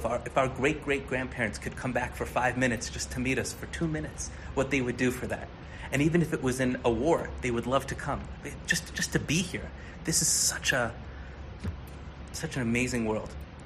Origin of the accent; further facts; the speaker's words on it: Los Angeles, California, United States; I'm born and raised in Los Angeles.